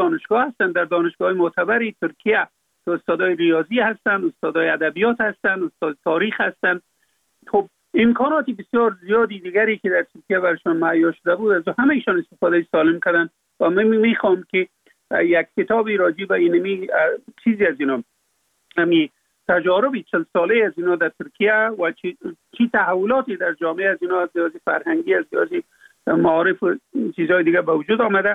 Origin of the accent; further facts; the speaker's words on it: Afghanistan; فقط من افغان هستم